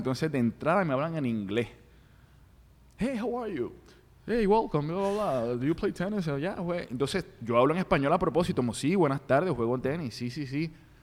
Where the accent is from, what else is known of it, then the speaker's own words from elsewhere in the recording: Puerto Rico; pero yo soy de Puerto Rico. Mis dos padres son de Puerto Rico.